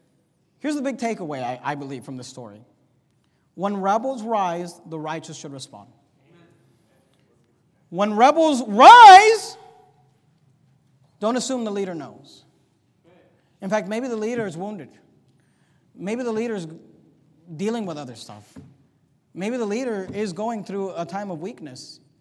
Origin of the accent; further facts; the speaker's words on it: California, United States; When I grew up, we went to a Spanish church growing up in the Bay Area